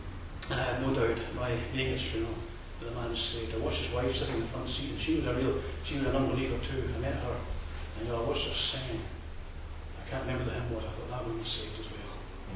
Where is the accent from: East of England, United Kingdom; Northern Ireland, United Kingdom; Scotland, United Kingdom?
Scotland, United Kingdom; Isle of Skye; We're both from the Isle of Skye, or the connection with the Highlands